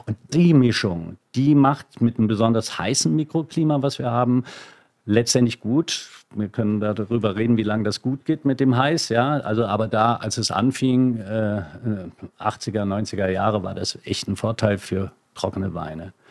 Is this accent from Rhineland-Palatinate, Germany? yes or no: yes; Rhineland-Palatinate, Germany; Die einzige Berührung mit Wein war meine, da wo ich groß geworden bin, an der Mosel.